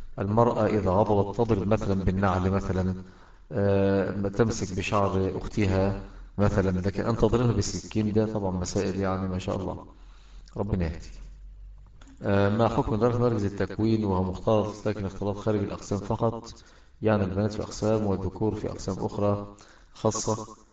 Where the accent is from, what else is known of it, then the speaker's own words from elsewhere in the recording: Mecca, Makkah Province, Saudi Arabia; يعني مولود في مكة وعايش في مكة